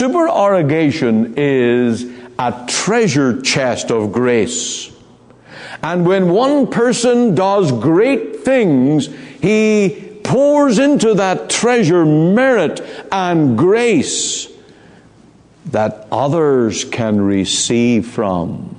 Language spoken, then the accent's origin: English; Ireland; Now, I come from Ireland, and it's a very Roman Catholic country, much of it.